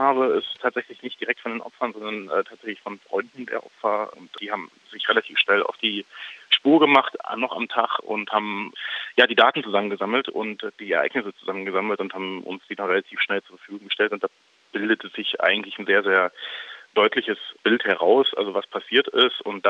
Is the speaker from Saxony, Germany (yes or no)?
yes; Saxony, Germany; ich komme aus Ostsachsen, ich habe in meiner Jugend das auch beobachten dürfen